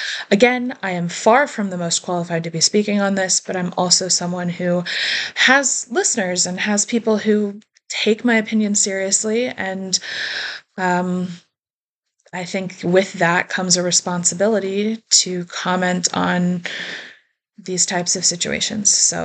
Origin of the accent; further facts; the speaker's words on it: Ohio, United States; It's beautiful here. I'm from Ohio, and the fall foliage is just freaking gorgeous.